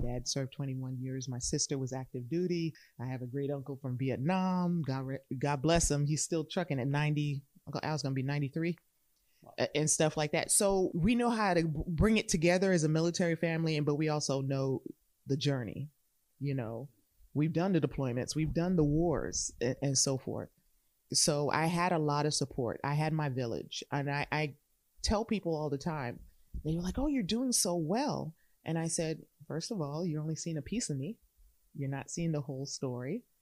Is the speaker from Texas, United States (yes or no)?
yes; El Paso, Texas, United States; Fort Bliss, El Paso is my hometown. It was where my dad retired. I grew up in the area and so forth.